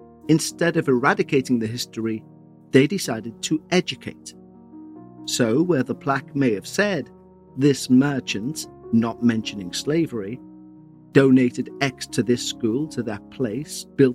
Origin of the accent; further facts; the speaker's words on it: Liverpool, North West England, United Kingdom; as a Scouser, which is a term we give to people from Liverpool